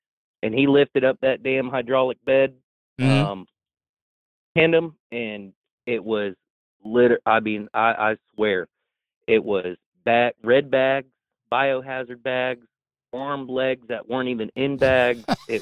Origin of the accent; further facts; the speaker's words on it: Florida, United States; I mean, I'm born and raised in Central Florida.